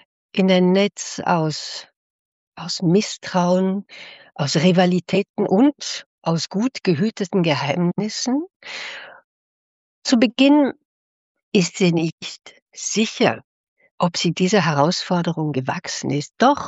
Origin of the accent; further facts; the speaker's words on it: Konstanz, Baden-Württemberg, Germany; Ich bin dann in Konstanz geboren und habe meine Schulzeit, mein Abitur in Deutschland gemacht, dann in Südamerika und in Nordamerika studiert